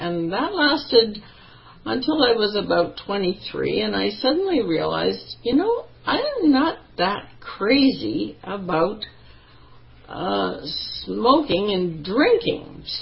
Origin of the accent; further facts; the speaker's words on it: Canada; This was in Edmonton, Alberta. I'm a Canadian.